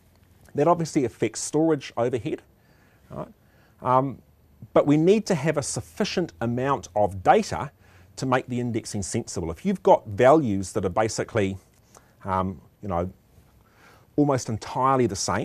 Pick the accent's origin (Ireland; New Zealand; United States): New Zealand; I'm from New Zealand.